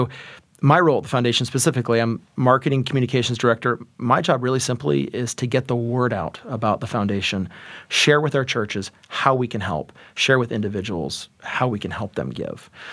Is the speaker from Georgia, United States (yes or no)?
yes; Georgia, United States; now in Oklahoma, United States; I'm an East Coast guy. I'm from Georgia. Spend most of my years growing up there, and Oklahoma was not on my radar, admittedly.